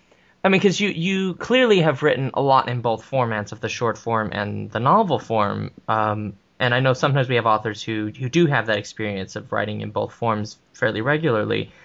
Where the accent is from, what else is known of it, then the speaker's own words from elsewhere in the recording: California, United States; moved away; I'm also from California, so when I moved here, there is some truth to that sort of comedic saying that the racism is different.